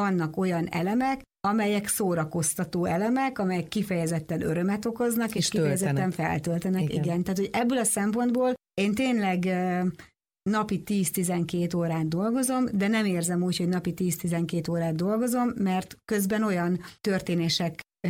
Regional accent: Jászberény, Jász-Nagykun-Szolnok, Hungary; én egy kisvárosi környezetből, Jászberényből származom

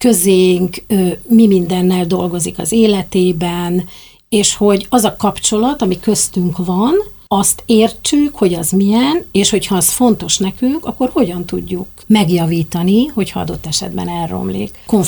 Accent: Hungary; honfitársak vagyunk, magyarok vagyunk mindannyian

